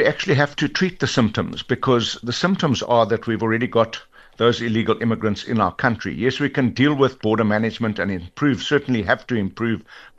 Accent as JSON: {"language": "English", "country": "South Africa", "said": "We are a sovereign state. We're proudly South African"}